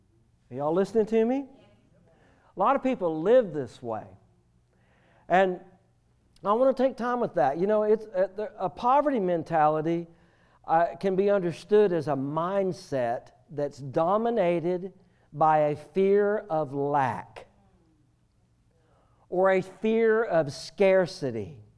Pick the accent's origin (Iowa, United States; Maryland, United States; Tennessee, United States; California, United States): Tennessee, United States; Maryville; Pastor Matthew and I grew up in Knoxville, Tennessee, Maryville, Tennessee.